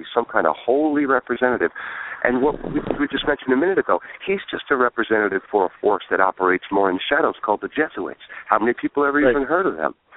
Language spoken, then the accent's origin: English; New York, United States; the Pope came to my home state, New York.